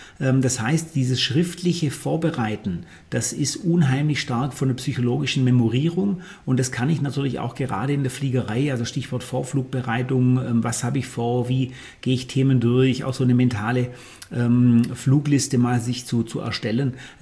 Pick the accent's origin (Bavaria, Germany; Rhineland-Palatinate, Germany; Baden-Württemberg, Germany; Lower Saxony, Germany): Baden-Württemberg, Germany; Ravensburg; born there; Also ich bin gebürtiger Ravensburger und bin auch wieder in Ravensburg ansässig